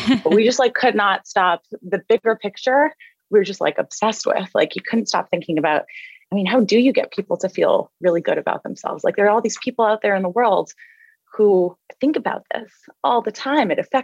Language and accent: English; Canada; Yeah, so about me, I'm Canadian. I was raised by a single mom